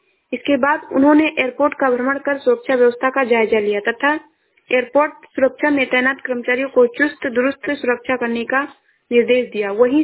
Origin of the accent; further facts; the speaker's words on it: Shravasti, Uttar Pradesh, India; मैं जिला श्रावस्ती से हूँ।